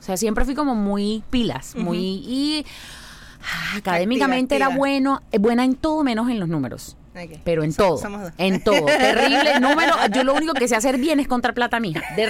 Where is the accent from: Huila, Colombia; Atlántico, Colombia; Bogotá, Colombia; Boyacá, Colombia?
Atlántico, Colombia; Barranquilla; born there; accent: costeño; Yo nací en una ciudad maravillosa, bella, espectacular, que se llama Barranquilla, en Colombia. Y los costeños hablamos muy parecido a cierto grupo de venezolanos.